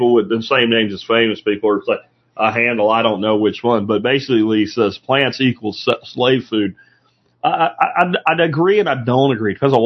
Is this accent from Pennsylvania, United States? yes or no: yes; Minersville, Pennsylvania, United States; I went back to my hometown in rural Pennsylvania, a place called Minersville.